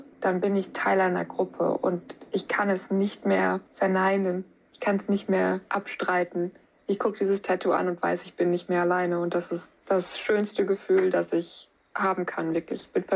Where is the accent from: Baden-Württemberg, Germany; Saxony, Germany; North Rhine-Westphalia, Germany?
North Rhine-Westphalia, Germany; Düsseldorf; ich bin 27 Jahre alt, ich komme aus Düsseldorf.